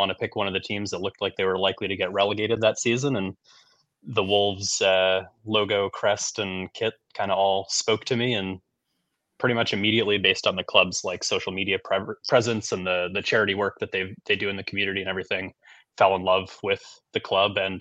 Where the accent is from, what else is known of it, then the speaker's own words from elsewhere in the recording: New England, United States; So I grew up in New England in the northeast of the U.S., kind of all over.